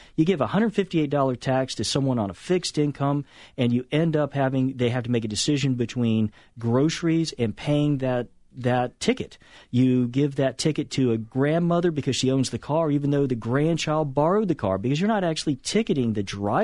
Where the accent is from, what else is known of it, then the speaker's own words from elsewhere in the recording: Brunswick, Georgia, United States; I got an inside track on this actually from my hometown of Brunswick